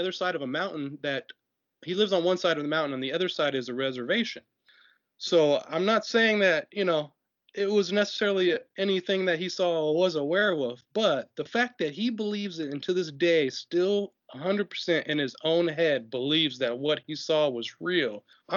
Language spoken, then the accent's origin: English; Arizona, United States; I mean, I'm from Arizona, and out here, it's alien country.